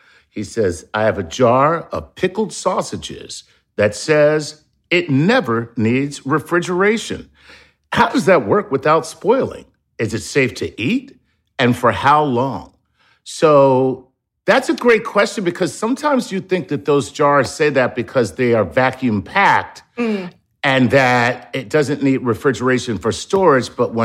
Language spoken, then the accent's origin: English; Philadelphia, Pennsylvania, United States; I'm from Philadelphia. It's not capicola.